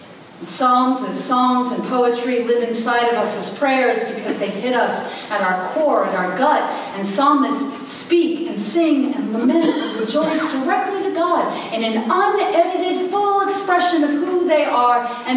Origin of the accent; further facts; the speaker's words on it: New York, United States; In the town that I grew up in on Long Island, it was divided into the north and the south.